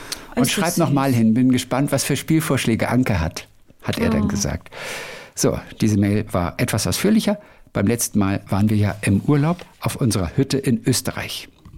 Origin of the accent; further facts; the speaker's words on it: Ulm, Baden-Württemberg, Germany; Ich komme aus dem Raum Ulm.